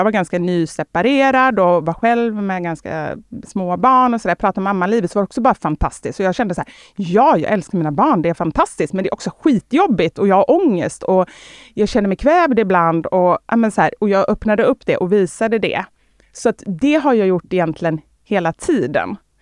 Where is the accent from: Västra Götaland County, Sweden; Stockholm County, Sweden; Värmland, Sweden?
Västra Götaland County, Sweden; Gothenburg; Kortedala. Det är alltså en förort utanför Göteborg där jag växte upp ihop med min mamma.